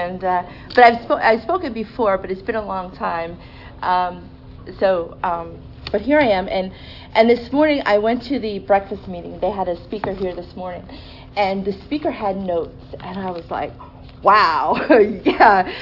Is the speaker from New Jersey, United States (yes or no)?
yes; New Jersey, United States; But I'm from New Jersey